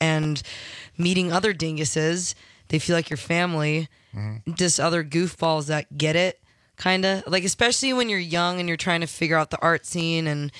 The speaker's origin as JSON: {"language": "English", "town": "Lake Geneva", "region": "Wisconsin", "country": "United States", "tie": "born or raised there", "also_born_or_lived": "Elkhorn / Sturgeon Bay", "lives_now": "Nashville, United States", "said": "Yeah, born and raised Wisco girl. I was born in, technically I was born in Elkhorn, Wisconsin. I grew up in Lake Geneva, and I moved to Sturgeon Bay full time about 6 years ago."}